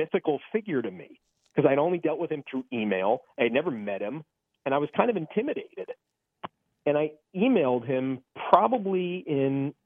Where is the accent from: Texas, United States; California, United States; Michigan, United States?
California, United States; I'm from Southern California. My wife is from here. We wanted to stay close to home